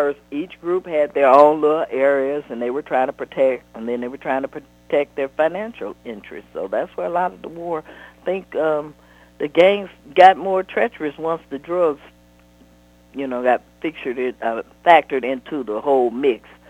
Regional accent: Detroit, Michigan, United States; Well, see, I grew up in Detroit

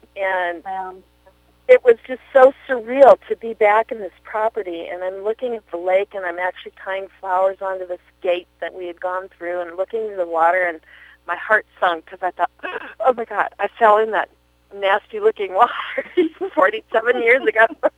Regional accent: California, United States; picnicking and that sort of thing were things that I would have normally done anyway growing up in Southern California.

